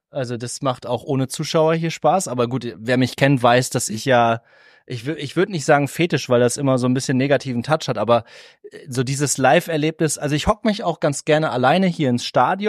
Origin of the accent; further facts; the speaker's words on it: Cloppenburg, Lower Saxony, Germany; weil Osnabrück ist unweit von meiner Heimatstadt Kloppenburg. Das heißt, es wäre ein Verein aus Niedersachsen.